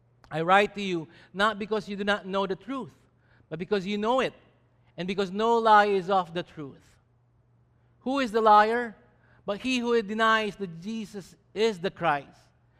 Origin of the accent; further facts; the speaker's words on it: Manila, Metro Manila, Philippines; Where did you grow up? I mean, well, at least in my place in Manila, in Sampaloc, Manila, there was an ongoing news about men and women trying to get